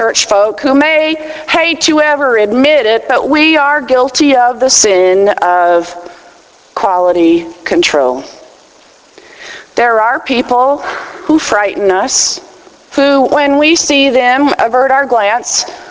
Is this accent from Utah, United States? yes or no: no; Texas, United States; accent: Texas; Just as I was raised in Texas, around people with Texas accents, and so that is the form of English that I learned.